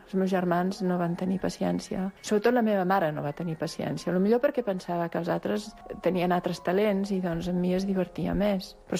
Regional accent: Barcelona, Catalonia, Spain; sóc de Barcelona, tinc 68 anys.

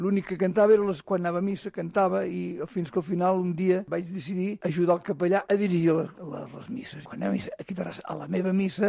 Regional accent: Ullastrell, Catalonia, Spain; sóc fill d'Ullastrell, tinc 68 anys, el mes que ve em faré 69.

